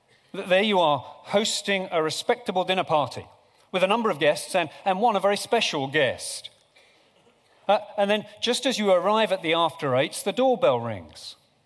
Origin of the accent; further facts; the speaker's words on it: United Kingdom; And we now attend a restrained church, located in a restrained country. In short, we're British.